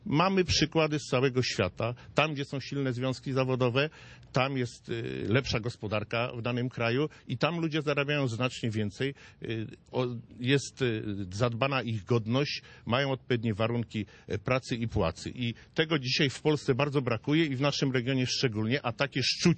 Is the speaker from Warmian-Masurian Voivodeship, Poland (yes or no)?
no; Włocławek, Kuyavian-Pomeranian Voivodeship, Poland; bo ja jestem z Włocławka.